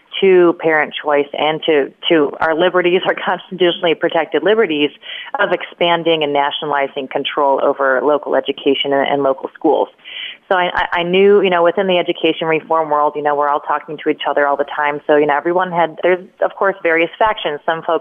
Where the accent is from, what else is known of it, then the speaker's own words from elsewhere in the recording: Indiana, United States; She was actually here in my home state of Indianapolis giving, you know, what was billed as a major speech.